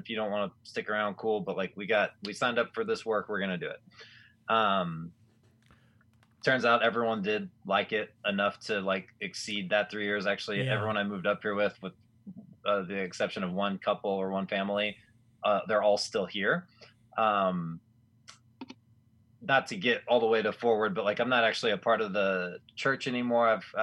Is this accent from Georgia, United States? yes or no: no; Arlington, Texas, United States; And I've basically my first 25 years or so were spent in the Dallas area, with a couple exceptions around the country. But, I grew up in Arlington, which is the suburb right between Dallas and Fort Worth.